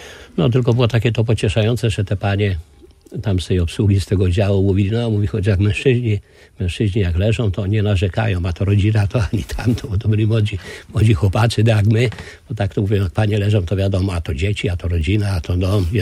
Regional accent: Kuyavian-Pomeranian Voivodeship, Poland; born there; a ja jestem z urodzenia Kujawiakiem.

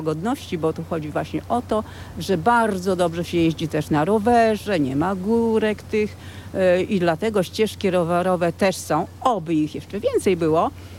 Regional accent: Podlaskie Voivodeship, Poland; Pochodzę z białostockiego, ale tu znalazłam pracę w słynnym kopycie żuławskim, czyli takiej średniej szkole rolniczej

